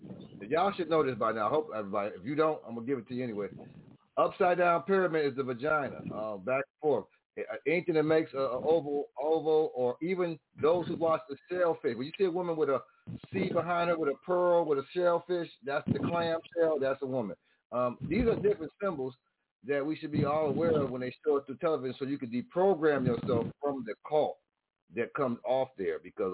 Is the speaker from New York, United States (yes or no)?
yes; Buffalo, New York, United States; I'm from Buffalo.